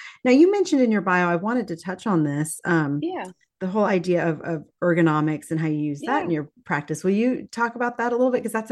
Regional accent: Texas, United States; We're a Texan family. We do chips and salsa.

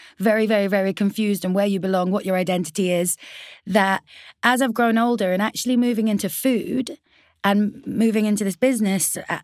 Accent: United Kingdom; I'm British Afghan.

